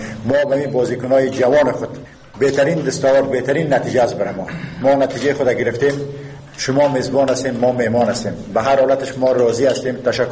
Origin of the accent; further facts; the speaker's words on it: Afghanistan; ما به مو غیرت شامت افغانی خود، ما میخواییم فوتبال بکنیم